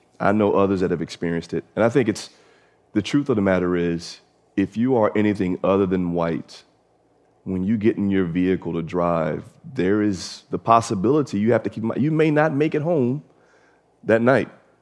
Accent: Philadelphia, Pennsylvania, United States; because for me, you know, I'm from Philly, you know, 16 years hood, trained with these things, man.

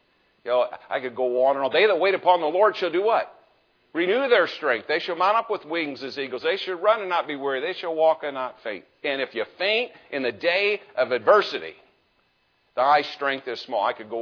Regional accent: Indianapolis, Indiana, United States; We had, when I grew up in the Indianapolis Speedway, you know, rev it up.

